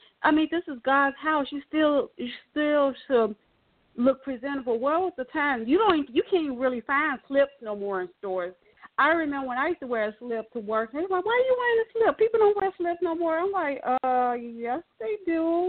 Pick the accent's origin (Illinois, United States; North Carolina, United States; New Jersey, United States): Illinois, United States; Chicago; I'm from Chicago, and it was I would say a mega church, but it was it's a pretty large church in Chicago.